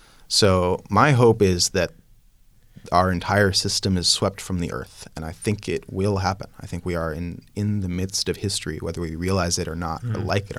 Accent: Palo Alto, California, United States; Well, I grew up in Palo Alto, California, and it was a strange place to grow up

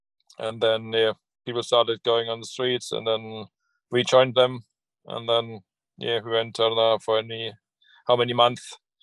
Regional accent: East Germany, Germany; Yes, I was born in 69 in East Germany, grew up, went to school, was part of the youth organizations all the way through to school.

